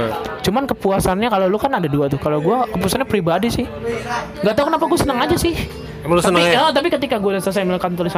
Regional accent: Indonesia; accent: Javanese Ngapak; gue orang Jawa ngapak ya.

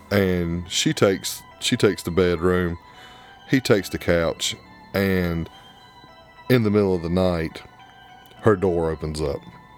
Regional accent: South Carolina, United States; which I'm from South Carolina. I don't live in big cities

